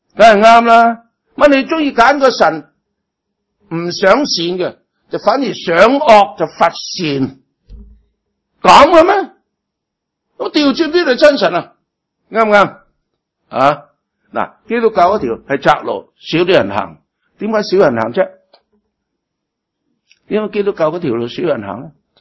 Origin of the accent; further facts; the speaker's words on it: China; 我哋中国人成日想移民去嗰啲地方啊